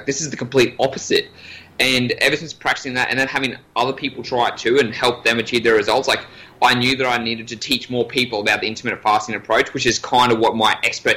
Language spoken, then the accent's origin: English; Australia; accent: Australian; So I'm from Australia. I'm from the top part of Australia, which is not as civilized as the bottom part. So we're a bit more country up there.